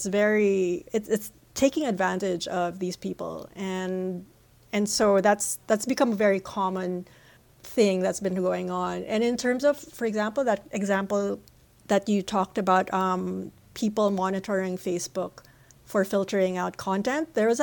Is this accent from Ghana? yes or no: no; Philippines; moved away; As a Filipino immigrant myself